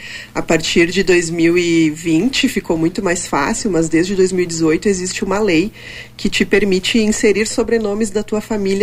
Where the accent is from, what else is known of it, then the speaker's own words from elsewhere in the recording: Caxias do Sul, Rio Grande do Sul, Brazil; faz só 32 anos que estou aqui e nasci aqui em Caxias do Sul, né? Os meus pais, eles não são nascidos aqui, minha mãe é paranaense, meu pai é gaúcho